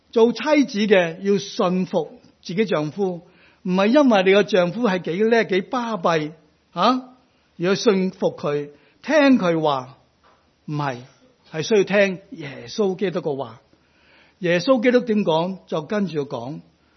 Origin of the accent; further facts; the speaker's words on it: China; 特别我哋中国人吓，我哋对我哋仔女都有好多嘅盼望